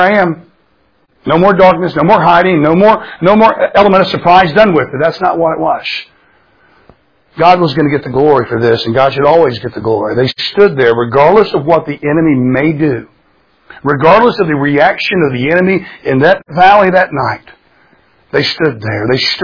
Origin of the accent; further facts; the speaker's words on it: Florida, United States; I grew up in Florida. I grew up alligators all over the place.